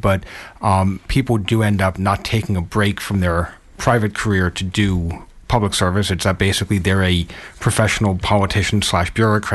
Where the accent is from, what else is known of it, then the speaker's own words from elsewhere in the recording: Northeast, United States; now in Jacksonville, United States; Like, I've been in Jacksonville for a long time, but growing up in the Northeast, where we didn't have some of these elected positions, they were just appointed